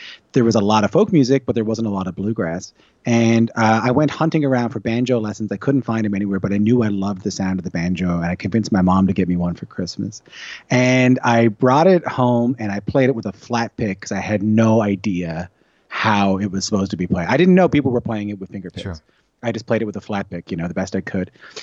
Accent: St. John's, Newfoundland and Labrador, Canada; I'm from St. John's, Newfoundland, which is an island off the east coast of Canada. We were the last province to join Canada. So we didn't join until 1949. So my parents were born Newfoundlanders.

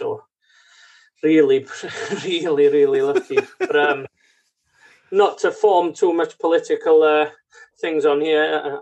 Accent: Capel Garmon, Wales, United Kingdom; now in New Zealand; I'm actually from Capagarmon in Bitters of Coed, just above the. Most people have heard of Bitters of Coed if they've been to Snowdonia. So yeah. From there originally, went to school in Chiaroost

